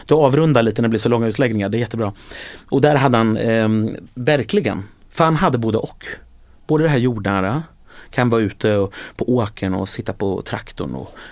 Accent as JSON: {"language": "Swedish", "town": "Örebro", "region": "Örebro County", "country": "Sweden", "tie": "born or raised there", "said": "Jag växte upp först i Björkhaga, ett förortsområde kan man säga utanför Örebro, med radhus och villor"}